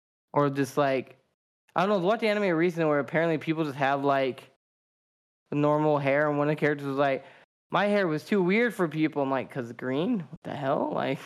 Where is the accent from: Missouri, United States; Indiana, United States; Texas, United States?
Texas, United States; I'm going back to my hometown. I'm from Texas.